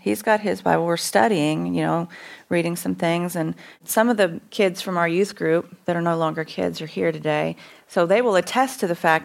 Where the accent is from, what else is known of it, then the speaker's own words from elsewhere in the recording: Missouri, United States; If you want to speak to me and if you're real, I'm from Missouri. You're going to have to show me.